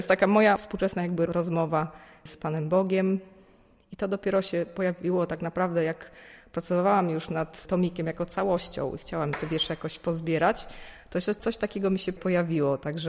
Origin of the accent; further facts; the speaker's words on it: Silesian Voivodeship, Poland; ponieważ ja jestem ze Śląska